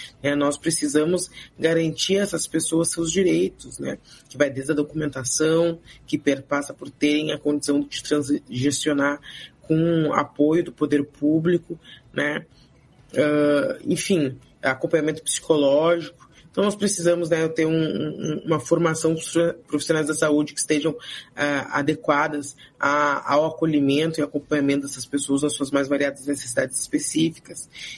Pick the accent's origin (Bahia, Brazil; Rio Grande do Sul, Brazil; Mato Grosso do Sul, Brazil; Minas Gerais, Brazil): Rio Grande do Sul, Brazil; Porto Alegre; Aqui em Porto Alegre, né? Eu sou de Porto Alegre